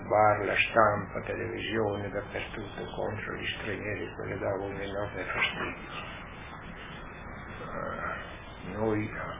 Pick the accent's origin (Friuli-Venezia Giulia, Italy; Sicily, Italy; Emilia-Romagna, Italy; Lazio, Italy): Friuli-Venezia Giulia, Italy; Topolò; nel paese dove sono nato io, a Topolò, quando ero bambino, ragazzino, erano 350 persone